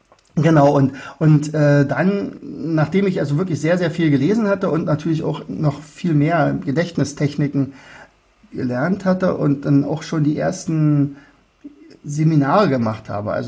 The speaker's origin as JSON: {"language": "German", "country": "Austria", "said": "Also würde ich freuen als Österreicher."}